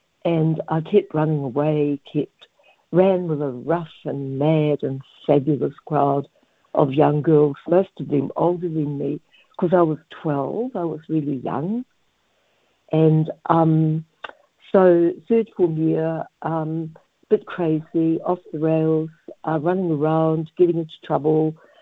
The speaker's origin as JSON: {"language": "English", "town": "Rotorua", "region": "Bay of Plenty", "country": "New Zealand", "tie": "born or raised there", "said": "growing up in Ohenemushi, the emphasis here was on tourism"}